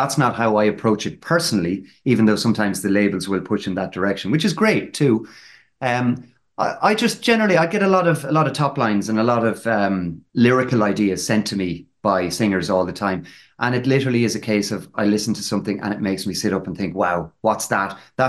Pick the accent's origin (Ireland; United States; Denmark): Ireland; if only there was someone in Ireland who could relate to me as an Irish guy, you know, coming through or whatever.